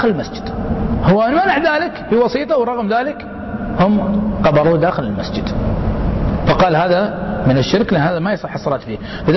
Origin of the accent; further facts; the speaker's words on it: Riyadh, Riyadh Province, Saudi Arabia; من أضخم المكتبات عندنا بالرياض